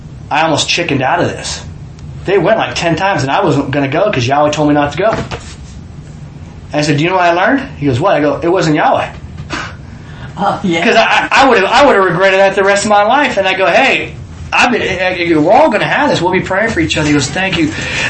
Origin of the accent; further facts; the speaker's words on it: Kansas, United States; She goes, where are you from? I'm from Kansas.